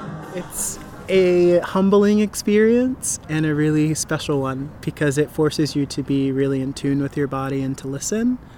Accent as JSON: {"language": "English", "town": "Boise", "region": "Idaho", "country": "United States", "said": "I am a circus artist, and I am from Boise, Idaho."}